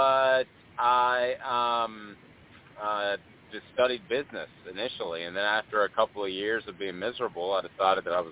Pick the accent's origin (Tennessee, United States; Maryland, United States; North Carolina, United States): Tennessee, United States; Knoxville; Native East Tennessean. It was one of those things where I grew up in Knoxville and Powell, just north of Knoxville, and there was always a University of Tennessee tie.